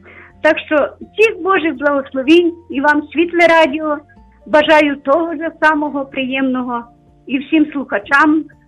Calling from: Lviv, Lviv Oblast, Ukraine; я зі Львова.

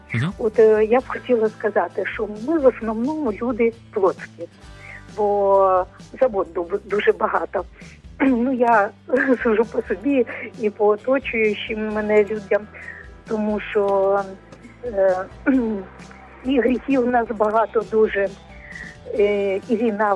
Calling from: Chernivtsi, Chernivtsi Oblast, Ukraine; Я з Чернівців.

